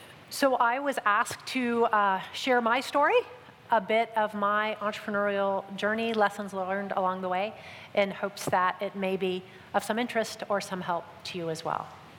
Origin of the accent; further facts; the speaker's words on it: Michigan, United States; I'm originally from Michigan, the fourth cloudiest state in the US, let me say.